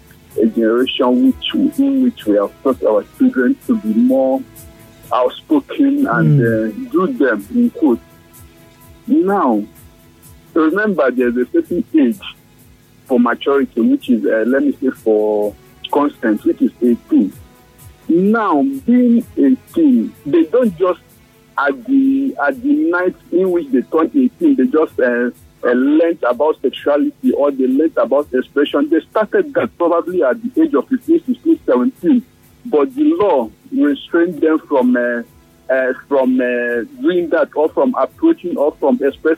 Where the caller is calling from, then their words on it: Port Harcourt, Rivers, Nigeria; I'm calling from Port Harcourt.